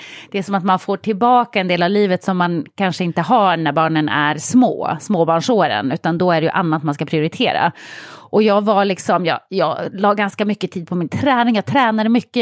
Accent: Norrland, Sweden; När jag var liten åkte jag jättemycket längdskidor. Eftersom jag är uppväxt i Norrland.

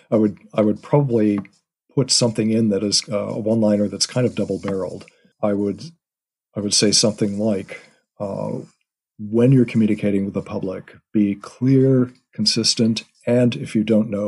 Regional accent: United States; My family is, as you can tell from my accent, over in the U.S.

